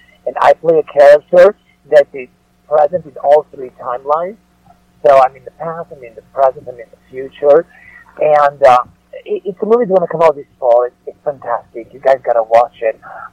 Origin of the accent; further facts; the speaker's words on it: Italy; English is a second language; So I went back to Italy after 5 years not working in my home country. It was nice to go back and work there.